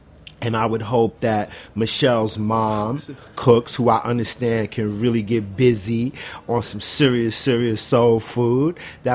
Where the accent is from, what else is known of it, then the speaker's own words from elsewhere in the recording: Bed-Stuy, New York, United States; Yeah, well, I'm from Bed-Stuy, which is just 15, 20 minutes away.